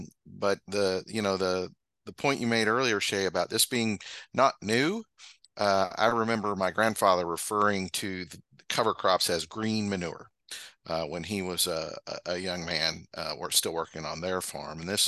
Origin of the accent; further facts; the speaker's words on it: Tulsa, Oklahoma, United States; I grew up in Tulsa, but our family farms were about 2 hours to the west